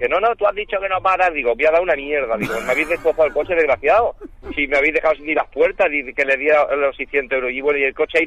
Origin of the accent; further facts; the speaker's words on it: Catalonia, Spain; yo en el barrio que me crié fuera en la Catalana y la Mina